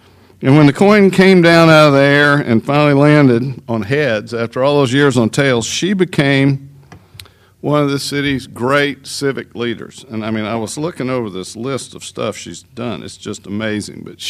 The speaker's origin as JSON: {"language": "English", "town": "Atlanta", "region": "Georgia", "country": "United States", "tie": "born or raised there", "said": "I mean, when we grew up in Atlanta, Highway 41, we called the four lane."}